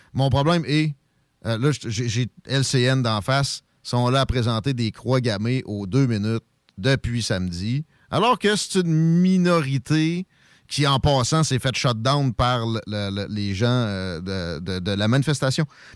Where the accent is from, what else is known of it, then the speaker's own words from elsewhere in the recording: Quebec, Canada; Moi, je suis un Canadien français, puis j'ai pas peur de le dire, OK? Par contre, Mon origine est complexe à mettre en mots maintenant parce que là, je suis un Québécois.